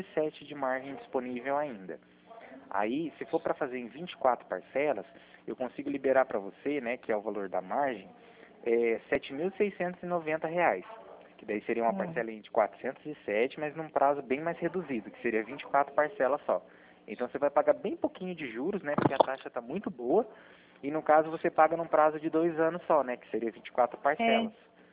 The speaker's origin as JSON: {"language": "Portuguese", "town": "Cornélio Procópio", "region": "Paraná", "country": "Brazil", "said": "eu sou de Cornélio Procópio, aqui, né, próxima divisa de vocês"}